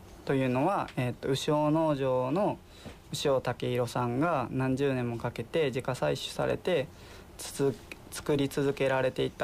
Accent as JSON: {"language": "Japanese", "town": "Toyonaka", "region": "Osaka", "country": "Japan", "lives_now": "Ichikawa, Japan", "said": "大阪の豊中市が出身です。"}